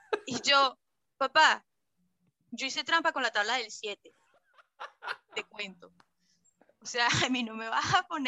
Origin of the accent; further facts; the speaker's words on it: Venezuela; moved away as an adult; now in Argentina; sobre todo pensando de que venimos de Venezuela. Y, marico, yo emigré para Argentina y solo tenía $60 en mi bolsillo.